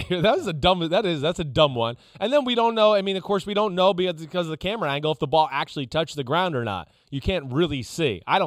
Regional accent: New Jersey, United States; I grew up around him in North Jersey.

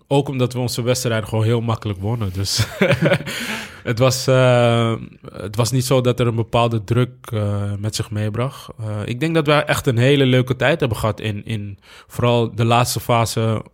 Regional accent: Amsterdam, North Holland, Netherlands; Ik kom uit Amsterdam. Ik was in Amsterdam-Oost geboren, vlakbij de meer. En op het moment zeg maar, dat ik verhuisde naar de Bijlmer, verhuisde Ajax ook naar de Bijlmer.

